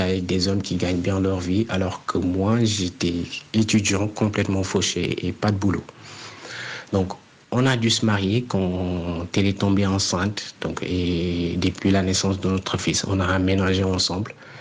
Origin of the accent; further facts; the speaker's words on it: Dakar, Senegal; j'ai 29 ans, je suis sénégalais et je vis à Dakar.